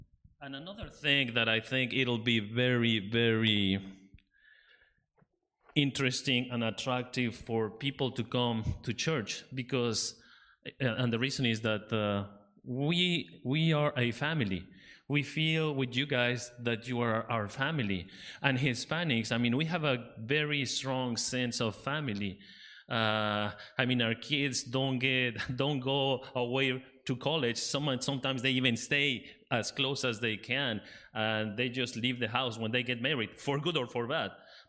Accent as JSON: {"language": "English", "country": "Mexico", "said": "I'm from Mexico. My wife is from the States."}